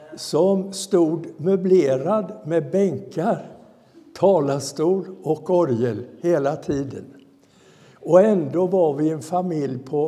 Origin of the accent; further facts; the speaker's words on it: Halland County, Sweden; Jag är ju uppväxt i Halland. Jag är född och uppväxt i Halland. Därför att mina föräldrar var smålänningar egentligen. Mamma är från Stockaryd och pappa är från Urshult utanför Växjö.